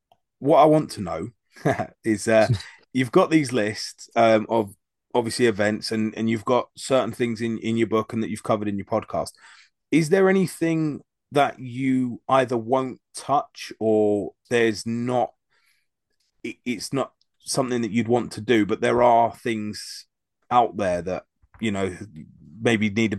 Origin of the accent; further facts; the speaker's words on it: United Kingdom; obviously being a British person, we don't know a huge amount about American and history.